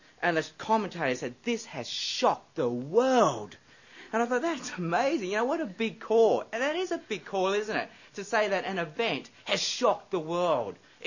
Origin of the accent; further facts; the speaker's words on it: Australia; And I'm from Australia, so I just didn't know.